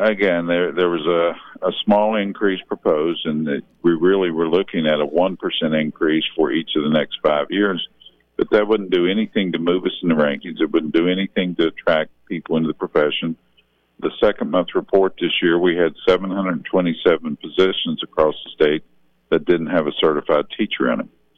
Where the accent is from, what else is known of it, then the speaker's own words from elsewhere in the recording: West Virginia, United States; I grew up in Wyoming County. It's our heritage that when you're wrong to a point, that's the course of action you take.